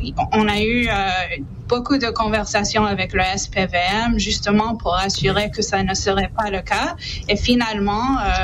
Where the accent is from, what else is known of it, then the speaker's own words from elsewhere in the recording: Montreal, Quebec, Canada; en tant que Montréalais québécois